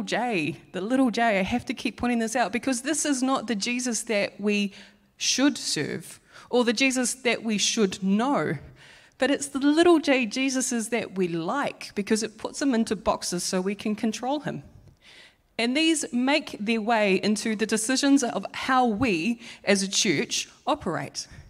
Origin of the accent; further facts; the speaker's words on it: Auckland, New Zealand; I come from Counties Manukau